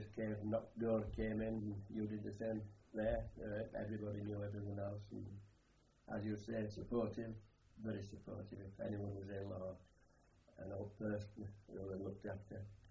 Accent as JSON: {"language": "English", "town": "Bradford", "region": "Yorkshire and the Humber", "country": "United Kingdom", "tie": "born there", "said": "I was born in Bradford District, Bradford Moor District, February 4th, 1923."}